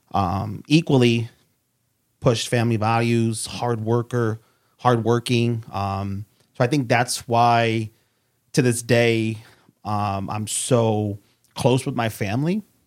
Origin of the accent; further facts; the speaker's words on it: New Haven, Connecticut, United States; So I was born and raised in New Haven.